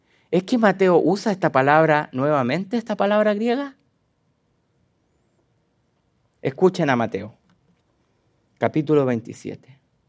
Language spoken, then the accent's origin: Spanish; Chile; Hay un tercer seismos y ese es mi favorito. Y soy chileno, no me gustan los sismos.